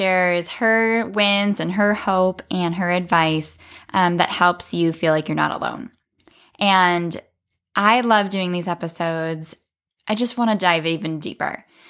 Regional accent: South Dakota, United States; I'm from South Dakota in the Midwest in the United States

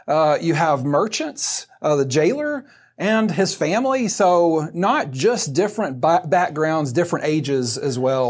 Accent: Georgia, United States; I'm from Georgia, so anytime I see the Bulldog G, I'm just drawn to it.

